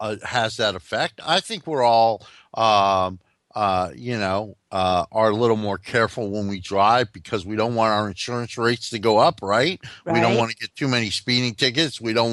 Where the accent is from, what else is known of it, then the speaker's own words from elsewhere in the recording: New Jersey, United States; As a New Yorker that had to probably got stuck on the George Washington Bridge from time to time. Mm-hmm. And as somebody that grew up in New Jersey